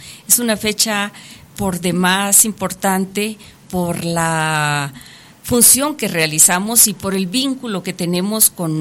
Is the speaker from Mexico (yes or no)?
yes; Tayoltita, Durango, Mexico; somos de una tierra hermosísima, de la región minera por excelencia del estado de Durango, que somos orgullosamente de Tayoltita